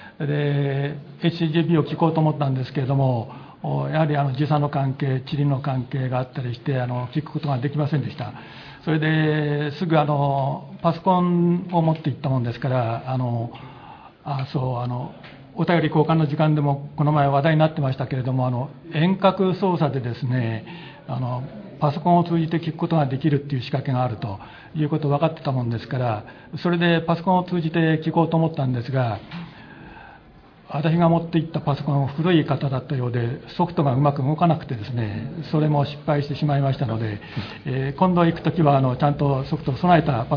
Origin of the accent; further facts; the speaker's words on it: Higashikurume, Tokyo, Japan; 東京東久留米から参りました